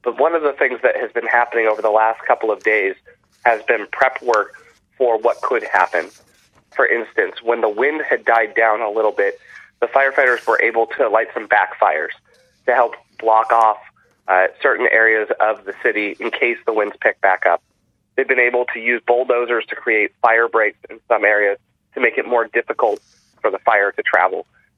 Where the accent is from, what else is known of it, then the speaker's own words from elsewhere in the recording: Santa Rosa, California, United States; And I was born in Santa Rosa and have spent my whole life here, and it is an incredible community.